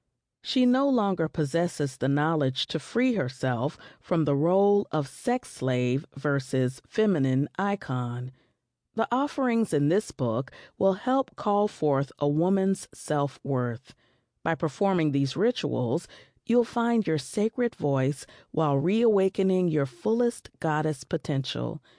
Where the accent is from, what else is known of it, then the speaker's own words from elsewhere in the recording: New Orleans, Louisiana, United States; Growing up in New Orleans, I came to understand hoodoo as a gumbo of indigenous beliefs and practices stirred together in one engorged melting pot.